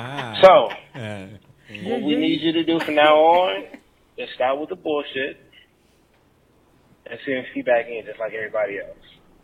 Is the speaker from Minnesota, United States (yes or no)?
no; Los Angeles, California, United States; and I'm from California. California people, I take that back. I'm L.A.